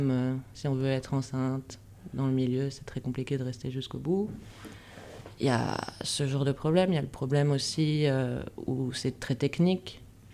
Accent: Paris, Île-de-France, France; now in Belgium; Moi, je viens de France.

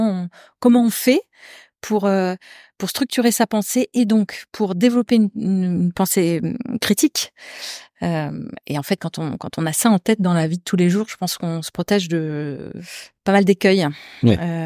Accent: Bordeaux, Nouvelle-Aquitaine, France; moi par exemple je suis locale de Bordeaux

